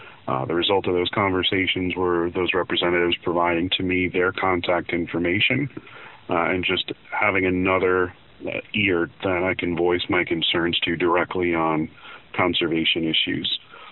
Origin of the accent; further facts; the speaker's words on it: Long Island, New York, United States; from Long Island, New York.